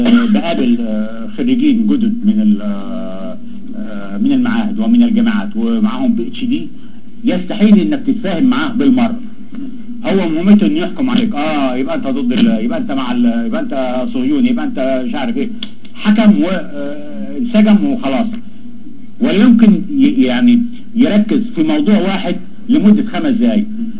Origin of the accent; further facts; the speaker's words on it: Egypt; إحنا عندنا في مصر